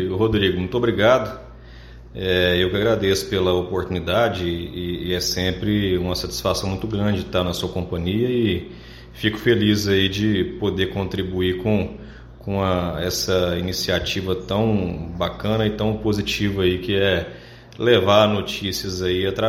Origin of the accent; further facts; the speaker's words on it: Piuí, Minas Gerais, Brazil; now in Goiás, Brazil; Eu sou natural de Minas, né, de uma cidadezinha do interior, chamada Piuí.